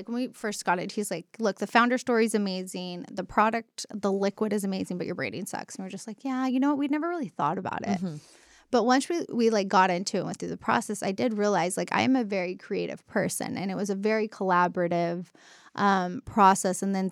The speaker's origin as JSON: {"language": "English", "region": "Texas", "country": "United States", "tie": "born or raised there", "said": "I grew up in Texas, cherry limeade Sonic."}